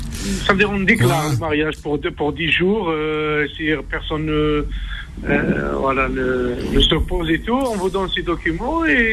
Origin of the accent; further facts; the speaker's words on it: Ghazaouet, Tlemcen Province, Algeria; Ah oui, je suis de Razaouet.